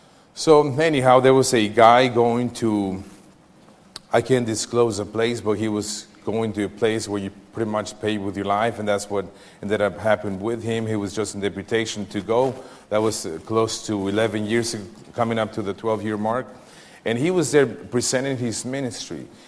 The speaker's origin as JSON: {"language": "English", "country": "Mexico", "tie": "born or raised there", "also_born_or_lived": "Texas", "said": "So I was born in Texas, moved to Mexico. My dad had a good permanent job. That's where we went to Mexico."}